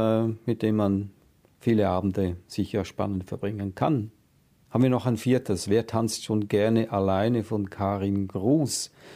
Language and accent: German; Switzerland; ich bin auch in einer sehr grundfesten Demokratie aufgewachsen in der Schweiz.